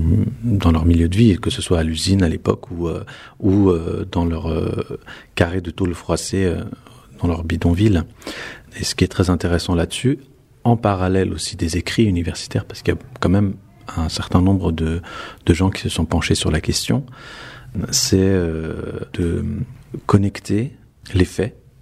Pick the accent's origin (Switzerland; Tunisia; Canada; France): Tunisia; Moi, je suis tunisien, je ne suis pas algérien